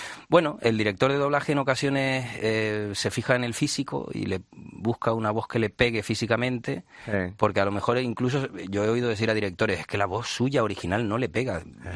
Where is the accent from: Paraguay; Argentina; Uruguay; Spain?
Spain; moved away as an adult; now in Madrid, Spain; yo soy el último español que hizo la mili, o el penúltimo, cumplo 50 en mayo y yo me vine con 21. Y bueno, me vine con 21 años a Madrid